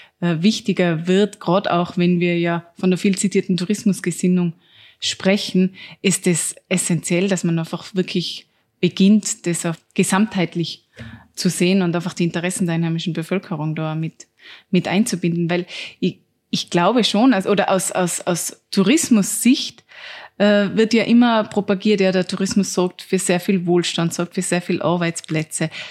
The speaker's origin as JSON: {"language": "German", "region": "Tyrol", "country": "Austria", "said": "Ich bin ja selber aus dem Zillertal, eine der tourismusintensivsten Regionen überhaupt."}